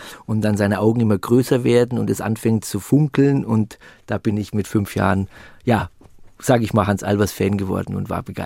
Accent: Bavaria, Germany; Und ich bin ja in Franken aufgewachsen, wir konnten diesen Sender auch sehen.

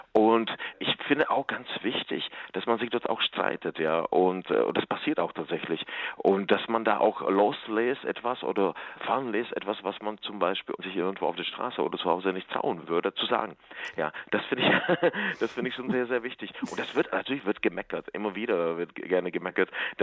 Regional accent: East Bohemia, Czechia; morgen fahre ich eben von Linz eben in meine Heimat nach Ostböhmen, in die Gegend heißt Český Raj, das böhmische Paradies

